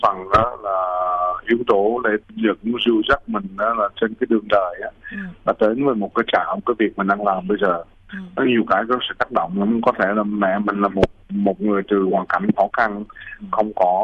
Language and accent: Vietnamese; Australia; moved away as an adult; Tôi về Úc khoảng 3-4 lần một năm. Tôi làm trong một cái nghề mà tôi gặp người Úc ở đây rất là nhiều. Bản thân của tôi cũng là người Úc.